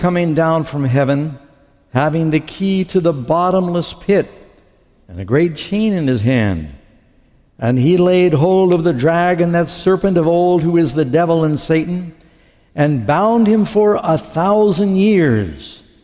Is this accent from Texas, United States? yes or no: no; New York City, New York, United States; our live audience here in New York City and my hometown. I haven't been back for a while.